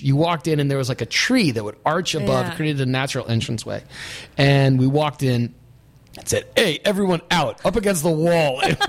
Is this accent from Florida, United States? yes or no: yes; Florida, United States; I'm from South Florida.